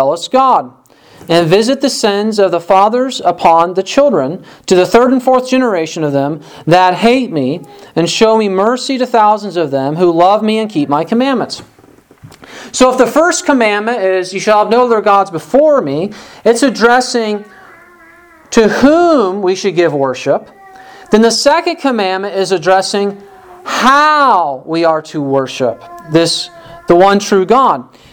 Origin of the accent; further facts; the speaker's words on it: Illinois, United States; I remember growing up in Illinois at a small Baptist church